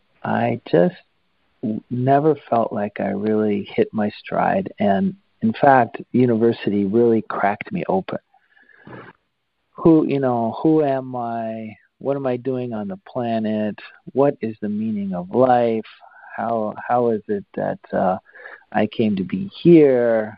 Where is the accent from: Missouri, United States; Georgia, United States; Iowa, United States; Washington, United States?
Washington, United States; Seattle; And I was born on the West Coast. I grew up in Seattle, and I am a West Coast boy.